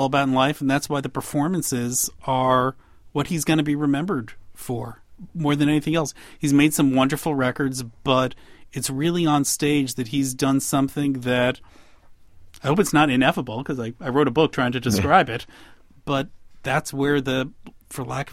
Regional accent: New Jersey, United States; You know, I grew up in New Jersey, so I was there for it.

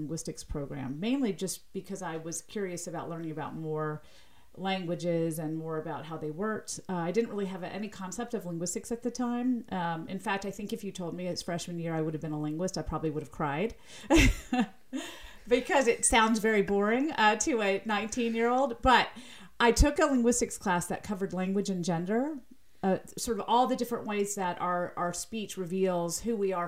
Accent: the South, United States; accent: slight Southern accent; People that remark on my slight Southern accent, it's not because I'm saying something wrong.

